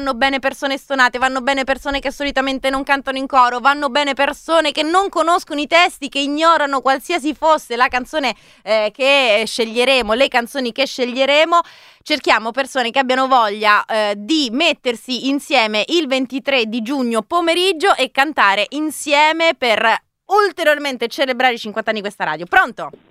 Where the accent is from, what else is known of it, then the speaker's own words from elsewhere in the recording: Milan, Lombardy, Italy; Madonna, quanto sono milanese.